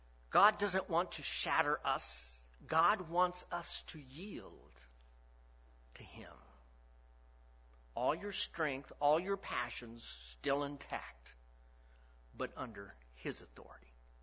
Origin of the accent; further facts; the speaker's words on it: Texas, United States; I grew up in the Texas Panhandle and football was the king of sports.